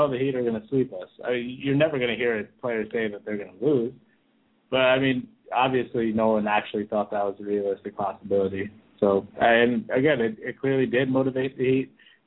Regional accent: New York, United States; But I grew up in New York. I know what the Knicks do.

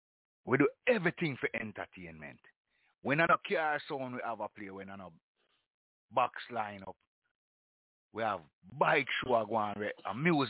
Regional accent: Jamaica; normally, as a Jamaican, we are Jamaica, we are prepared with bun and cheese.

